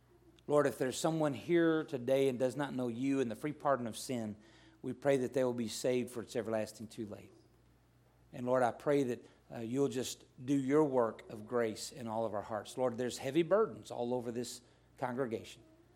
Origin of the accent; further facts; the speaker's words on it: the South, United States; I'm a Southerner. I celebrate three times a day.